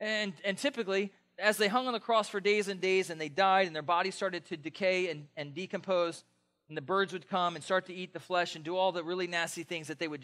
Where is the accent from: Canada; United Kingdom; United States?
United States; East Coast; accent: East Coast; You'll have to just deal with my East Coast accent.